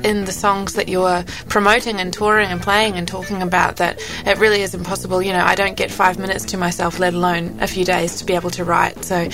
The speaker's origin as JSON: {"language": "English", "country": "New Zealand", "tie": "born or raised there", "said": "growing up in Nuevo Zelanda is, you know, has certainly influenced obviously the person that I am"}